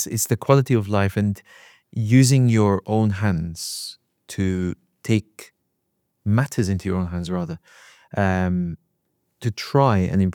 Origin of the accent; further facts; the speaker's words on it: Egypt; I'm originally from Egypt